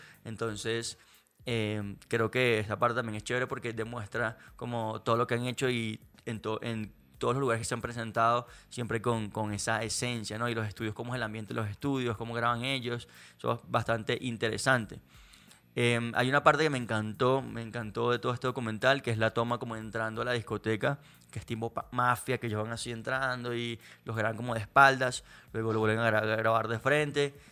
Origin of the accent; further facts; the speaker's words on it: Venezuela; now in Colombia; Que para los que somos de Venezuela, tenemos muy claro lo que quiere decir esto